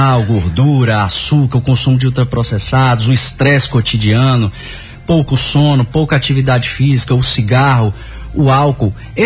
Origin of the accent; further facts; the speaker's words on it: Vitória da Conquista, Bahia, Brazil; Morei a infância ali no centro